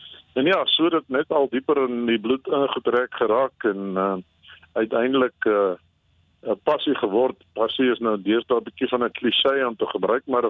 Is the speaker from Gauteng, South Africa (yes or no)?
no; Estcourt, KwaZulu-Natal, South Africa; moved away as an adult; now in Bloemfontein, South Africa; Ek het in Natal groot geword, in die dorp Escort, daar gebore, daar gematrikuleer, toe my weermagopleiding gaan doen, en as gevolg van 'n beurs wat die universiteit my aangebied het, by Koffsies in Bloemfontein gaan studeer, en in Bloemfontein vasgehaak. Ek sit nog steeds hier